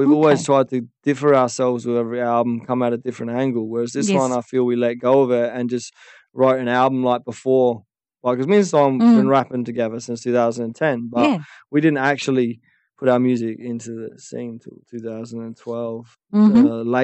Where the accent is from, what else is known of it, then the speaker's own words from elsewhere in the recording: New Zealand; born there; because I was born in New Zealand, when I was doing a lot of my solo stuff, I started reaching out when I was promoting the music back to where I was from in New Zealand